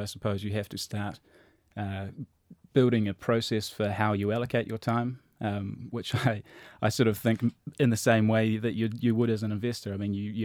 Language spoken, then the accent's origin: English; New Zealand; also born or lived in Silicon Valley, United States; I'm a New Zealander and still passionate about space back there. I've spent some time over in Silicon Valley, lived there for 12, 13 months.